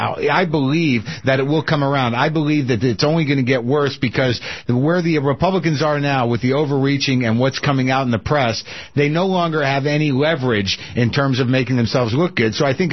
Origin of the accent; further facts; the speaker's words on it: United States; accent: American; now in Germany; as an American expat now living in Germany, married to a German, that I no longer speak English in public here.